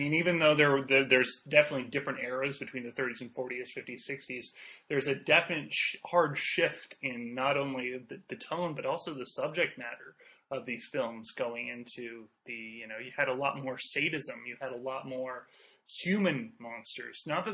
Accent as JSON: {"language": "English", "region": "Iowa", "country": "United States", "tie": "born or raised there", "said": "I have experiences growing up in Iowa with some friends of my parents"}